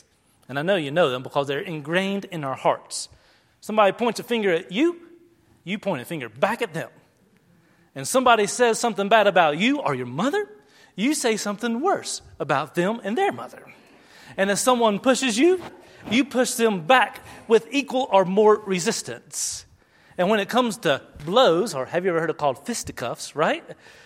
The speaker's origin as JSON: {"language": "English", "region": "Virginia", "country": "United States", "tie": "born or raised there", "said": "At my house growing up in Virginia, I used to take a jog along the road."}